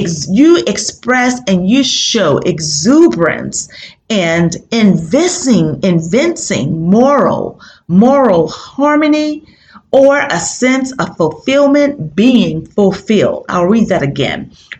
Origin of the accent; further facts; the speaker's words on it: New Orleans, Louisiana, United States; I am from New Orleans and I can understand my entire family was displaced from Hurricane Katrina.